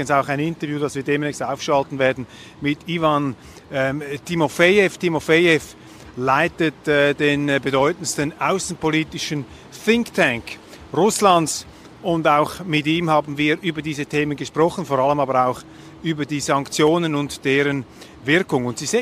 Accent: Switzerland; Man hat ja als Schweizer nicht jeden Tag die Gelegenheit, hier durch die sommerlichen, aber auch etwas verregneten frühen Abende zu spazieren.

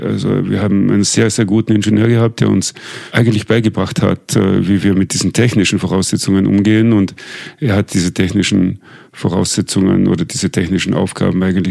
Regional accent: Graz, Styria, Austria; ich habe in Graz studiert, ich bin in Graz auch aufgewachsen und wollte einmal weg aus Österreich.

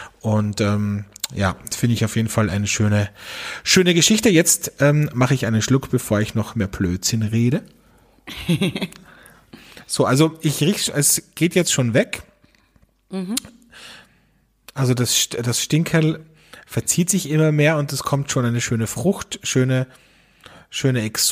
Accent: Austria; wie man bei uns in Österreich sagt

